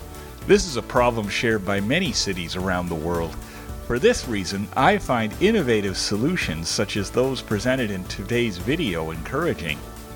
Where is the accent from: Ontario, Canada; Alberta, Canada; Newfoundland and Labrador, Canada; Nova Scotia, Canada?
Ontario, Canada; Toronto; For example, I am from Toronto, Canada.